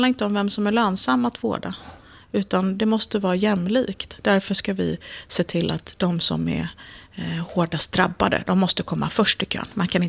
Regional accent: Sweden; Det som gör mig stolt som svensk när jag åker utomlands på somrarna, jag har kusiner till exempel i USA, det är att veta att i Sverige, det handlar inte om vilken försäkring man har.

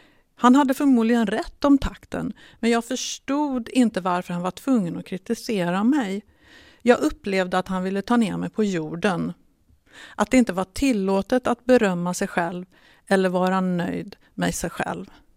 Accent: the South, United States; accent: Southern US; first language en; Swedish is a second language; now in Sweden; Jag kvävde min sydstatsdialekt och blev någon annan när jag talade mitt modersmål.

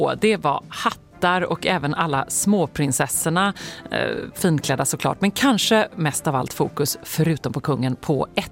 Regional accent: Gothenburg, Västra Götaland County, Sweden; Och apropå vädret där så försökte man liksom småprata lite då som den göteborgare man är.

